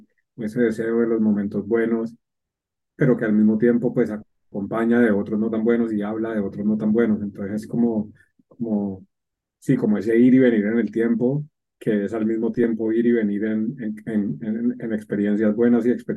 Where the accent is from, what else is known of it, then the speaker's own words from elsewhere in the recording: Colombia; now in London, United Kingdom; soy colombiano, vivo con VIH desde el 2000, 2008, 2000, algo, hace muchos años. Soy gay y vivo en Londres y trabajo en salud mental.